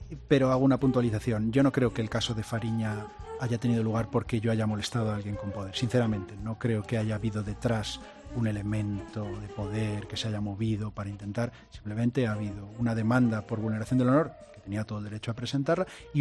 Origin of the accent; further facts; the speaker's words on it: Galicia, Spain; Yo soy gallego y tendría que decir depende.